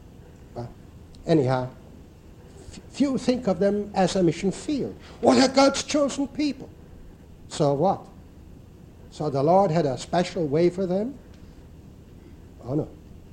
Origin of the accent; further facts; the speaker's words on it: Poland; English is a second language; moved away; I remember the kind of figure of Christ I had when I came from Poland, a Roman Catholic country.